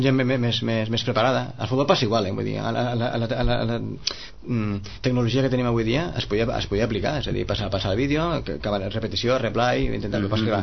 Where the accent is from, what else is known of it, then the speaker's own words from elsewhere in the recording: Sitges, Catalonia, Spain; visc en Sitges, sóc de Sitges, però bueno, però que m'hi sento identificat amb Vilafranca